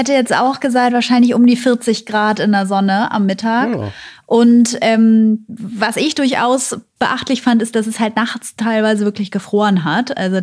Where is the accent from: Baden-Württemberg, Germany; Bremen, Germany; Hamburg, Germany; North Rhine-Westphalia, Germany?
Hamburg, Germany; Und wir kommen aus Hamburg von der Elbe quasi bei 0 Meter über dem Meeresspiegel